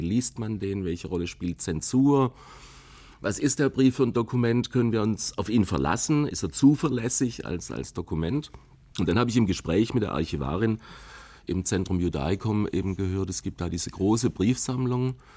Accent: Heilbronn, Baden-Württemberg, Germany; Also ich komme aus Heilbronn in Süddeutschland

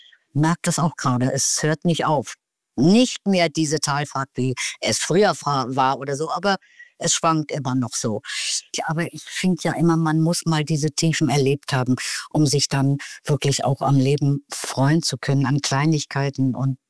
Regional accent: Mecklenburg-Vorpommern, Germany; ich bin jetzt in meiner Heimat in Meckpomm, wo absolut Ruhe ist, wo alles sehr klein und gemütlich ist

